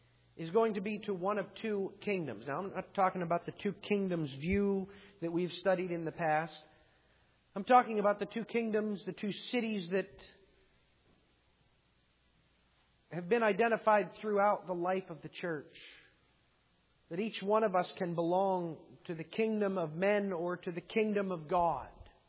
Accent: United States; Now, I'm as American as they come

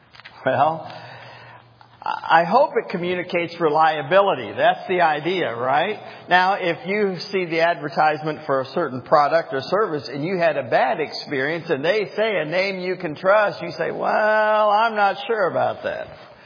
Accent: the South, United States; one of the great things about being a Southerner is we do have these waitresses

